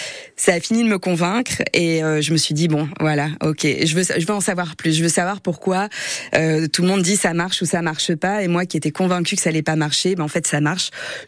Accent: Lille, Hauts-de-France, France; moved away as an adult; 700 kilomètres de Lille, exactement, je viens du nord de la France, après 46 ans de bons et loyaux services lillois

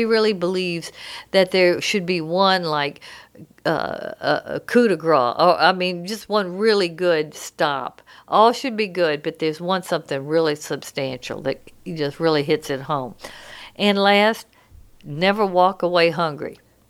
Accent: United States; You know, I'm from America, so I have to have it in English.

